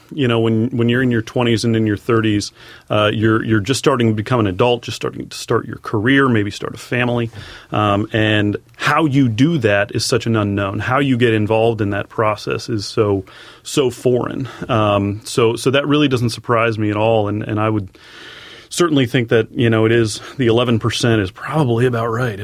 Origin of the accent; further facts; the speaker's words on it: Cincinnati, Ohio, United States; now in Covington, United States; I grew up in Cincinnati. I've been living in Covington now for about 7.5 years.